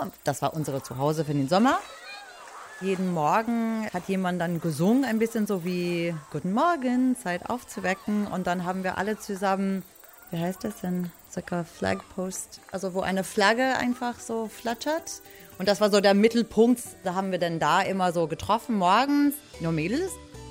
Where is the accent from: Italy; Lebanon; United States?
United States; New York; German is a second language; Ich komme aus New York, aber nicht aus der Stadt direkt, sondern ein bisschen Speckgürtel, das heißt Long Island, das ist nicht weit weg von Manhattan, aber eher so mit Häuser und ein bisschen mehr Natur umrum.